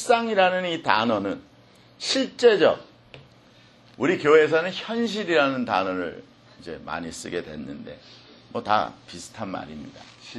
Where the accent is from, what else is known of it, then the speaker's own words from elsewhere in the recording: South Korea; now in United States; 그냥 내가 숨쉬고 살면 한국인인 것이 증거되고 한국이 있다는 것이 증거됩니다.